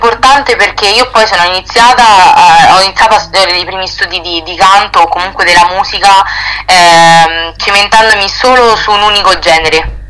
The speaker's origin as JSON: {"language": "Italian", "town": "Terni", "region": "Umbria", "country": "Italy", "said": "una scuola qua nella mia città, che sono di Terni."}